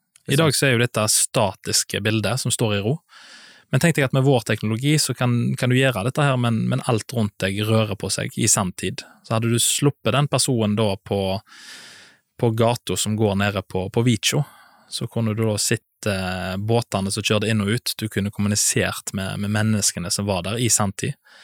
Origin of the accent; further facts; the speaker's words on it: Moster, Vestland, Norway; now in Oslo, Norway; født og oppvokst på Moster